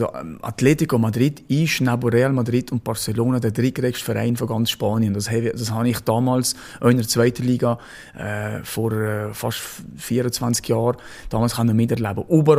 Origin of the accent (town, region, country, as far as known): Switzerland